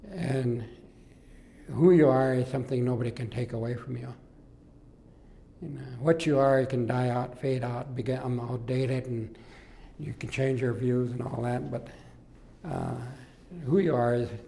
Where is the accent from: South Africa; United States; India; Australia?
India; And if people don't accept that and can't accept the fact that I'm Indian, or me as an Indian, then they've set their standards higher than God.